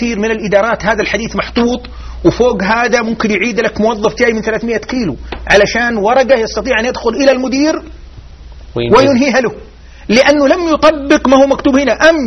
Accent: Ar Rass, Al-Qassim, Saudi Arabia; لأن احنا سكننا الحاضرة وأنا ممكن في رابع ابتدائي أو خامس ابتدائي، مدينة الرس مدينتي.

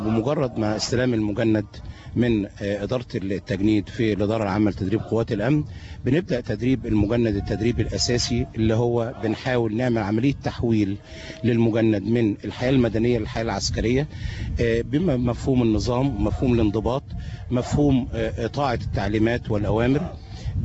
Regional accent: Egypt; احنا مصريين خير اجناد الارض

